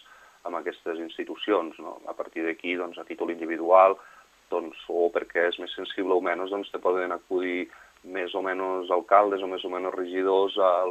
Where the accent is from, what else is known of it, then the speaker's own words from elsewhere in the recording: Vandellòs, Catalonia, Spain; jo ho puc dir de primera mà perquè sóc de Vandellòs i aquí també passa una mica el mateix